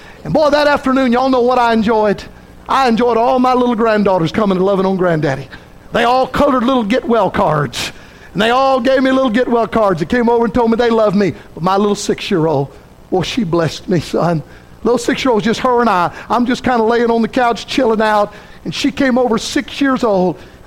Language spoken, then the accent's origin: English; Gulf Coast, United States; I was raised on the Gulf Coast, but it don't have no waves, man.